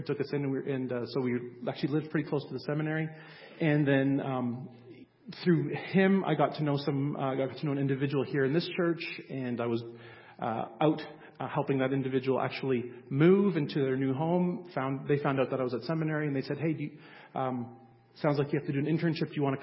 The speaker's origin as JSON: {"language": "English", "region": "Ontario", "country": "Canada", "tie": "born or raised there", "said": "I grew up in Southern Ontario"}